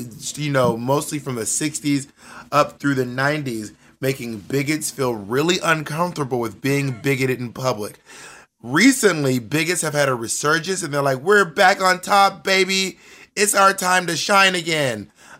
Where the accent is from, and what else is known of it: Columbus, Georgia, United States; born or raised there; also born or lived in Phenix City / LaGrange / Corinth